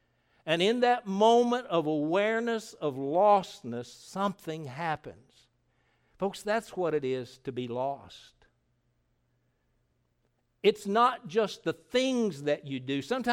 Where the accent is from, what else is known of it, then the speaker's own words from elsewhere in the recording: Harrodsburg, Kentucky, United States; also born or lived in Lexington; We said, well, we're from Kentucky.